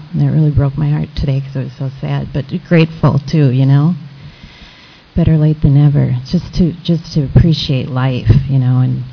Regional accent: St. Paul, Minnesota, United States; And I'm from St. Paul, Minnesota, if you haven't been able to tell already. And that was pretty common, actually, where I grew up, big Irish Catholic families.

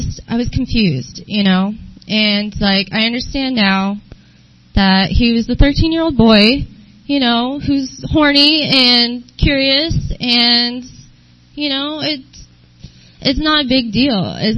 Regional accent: Valley Center, California, United States; also born or lived in San Diego; I was born in San Diego, obviously, and grew up in Valley Center. I moved there when I was in fourth grade.

